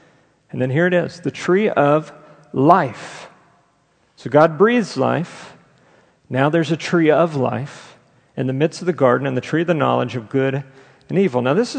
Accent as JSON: {"language": "English", "region": "Texas", "country": "United States", "tie": "born or raised there", "said": "We grew up in Texas, so on Christmas Day, what do you buy a kid in Texas? You buy him a gun."}